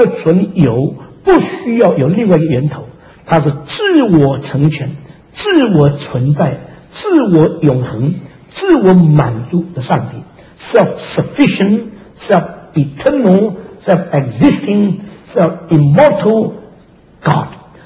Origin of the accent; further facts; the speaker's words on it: China; 可能我们中国人知盘古开辟天地